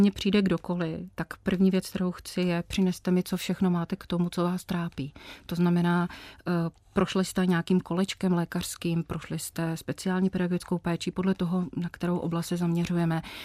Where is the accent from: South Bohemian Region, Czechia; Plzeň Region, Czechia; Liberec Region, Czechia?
South Bohemian Region, Czechia; Tábor; Jsou to táboráci, já pocházím z Tábora.